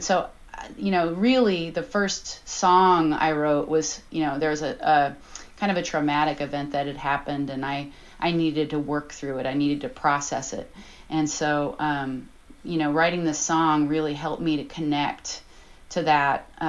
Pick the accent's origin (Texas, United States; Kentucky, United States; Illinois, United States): Texas, United States; now in Minnesota, United States; well, I am from Texas.